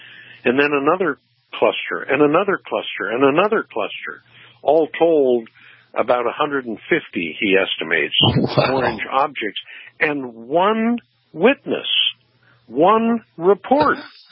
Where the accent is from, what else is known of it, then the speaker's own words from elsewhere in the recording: Ferguson, Missouri, United States; I was born in Missouri 68 years ago. In fact, I lived in Ferguson, Missouri as a young kid.